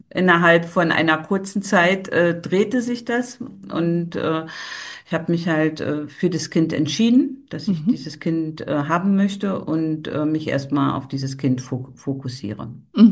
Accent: East Germany, Germany; Ich bin halt in meinem christlichen Haushalt groß geworden und im Arbeiter- und Bauernstaat war es auch nicht jedem so zugetan, auch das Abitur zu machen.

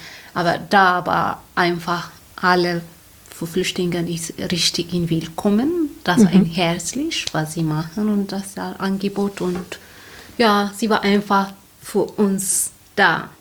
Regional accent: Eritrea; German is a second language; now in Heidelberg, Germany; Ich komme aus Eritrea.

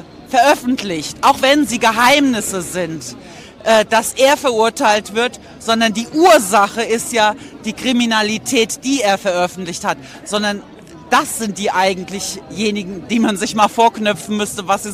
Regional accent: Mainz, Rhineland-Palatinate, Germany; ich komme aus Mainz. Und das ist in der Nähe von Frankfurt, ja.

